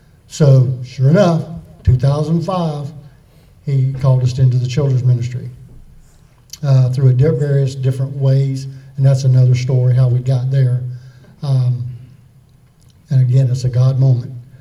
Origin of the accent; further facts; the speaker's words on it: Lake Wales, Florida, United States; born there; I was born in Lake Wells, Florida, 61 years ago.